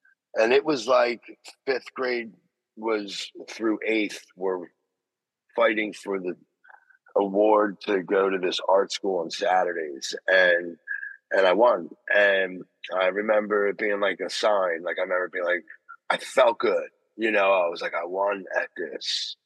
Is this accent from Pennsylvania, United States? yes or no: yes; Philadelphia, Pennsylvania, United States; growing up in Philadelphia, there was a lot of graffiti